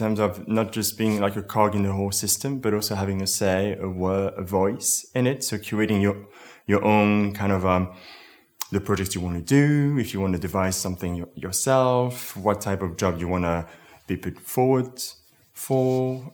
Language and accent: English; Belgium; I'm from Belgium originally. My mother is Greek and my father's Moroccan. So I'm Belgian, Greek and Moroccan.